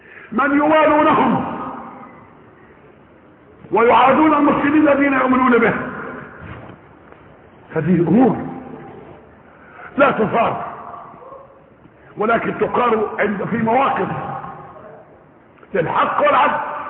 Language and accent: Arabic; Egypt; اتهمني كمصري انا مسؤول شيئا